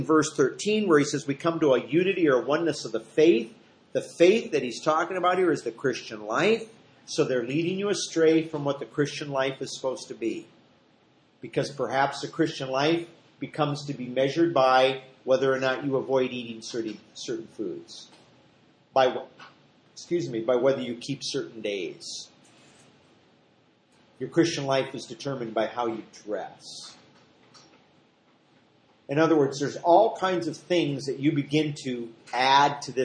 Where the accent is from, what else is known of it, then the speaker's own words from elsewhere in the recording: Iowa, United States; back where my wife and I grew up in Iowa.